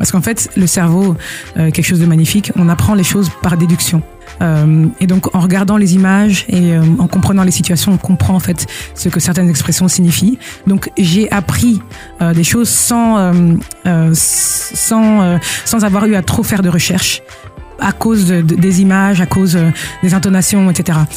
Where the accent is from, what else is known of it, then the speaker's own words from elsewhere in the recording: Belgium; je suis de Belgique. J'ai grandi en Belgique et mais j'ai beaucoup voyagé. Je parle anglais parce que je l'ai appris en regardant des films et des séries